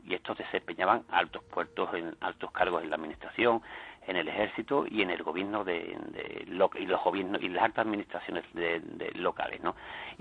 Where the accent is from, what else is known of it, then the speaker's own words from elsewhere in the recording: Andalusia, Spain; Primero, como buenos sevillanos, nos olvidamos todos de nuestros mejores hijos.